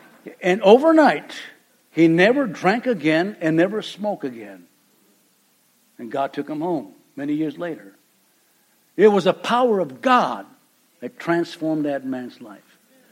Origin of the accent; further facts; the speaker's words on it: Calexico, California, United States; See, we came from Calexico. Calexico is a little town way in the south of the, you know, Southern California, right in the border. It's like, you know, it's 120 degrees in August down there.